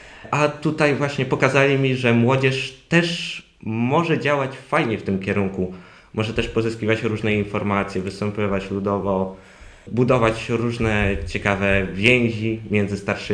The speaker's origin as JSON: {"language": "Polish", "town": "Czerniejów", "region": "Lublin Voivodeship", "country": "Poland", "said": "jestem z grupy … pochodzę z Czerniejowa, z jednej z miejscowości w gminie Jabłonna z subregionu krzczanowskiego. Mam lat 17."}